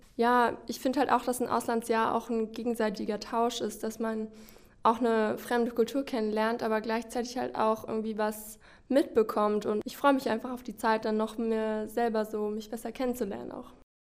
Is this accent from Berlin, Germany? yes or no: yes; Berlin, Germany; ich komme aus Berlin, aus der Hauptstadt.